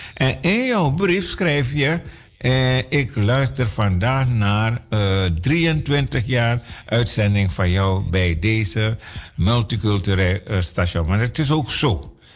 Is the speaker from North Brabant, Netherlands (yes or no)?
no; Amsterdam, North Holland, Netherlands; En je moet weten, ik kom ook van Amsterdam-Noord. Ik maak vice versa 40 kilometer om hier te zijn.